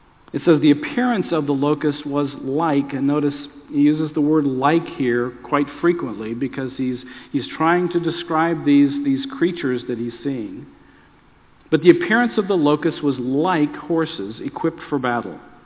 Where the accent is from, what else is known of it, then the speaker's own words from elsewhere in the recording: Texas, United States; Now, I grew up in Texas, and they have scorpions. You can find them there pretty easily.